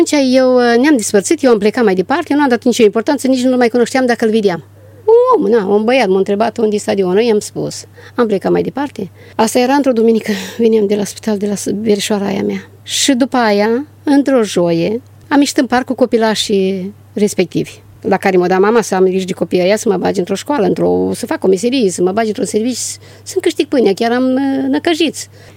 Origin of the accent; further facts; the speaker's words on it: Iaslovăț, Suceava County, Romania; fată de la țară, nu știam, nu-s ca cum e în Suceava, în oraș, să cunoști băieți mai de tânără sau așa